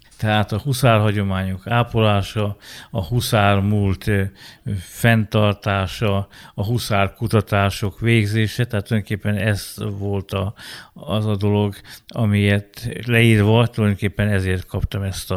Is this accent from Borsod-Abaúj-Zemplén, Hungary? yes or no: yes; Hernádbűd, Borsod-Abaúj-Zemplén, Hungary; born there; Én Hernádbűdön születtem, de a családom, édesapám Abolyvári, édesanyám Gönci